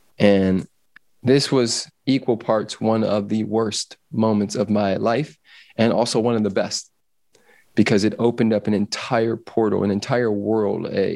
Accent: Los Angeles, California, United States; But also growing up in Los Angeles as a Afro-amazing male, there were certain expectations

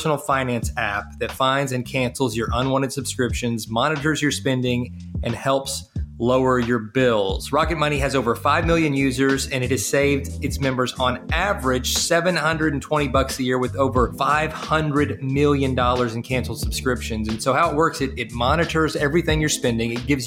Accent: Kentucky, United States; like the story of the Shakers where we grew up in Kentucky.

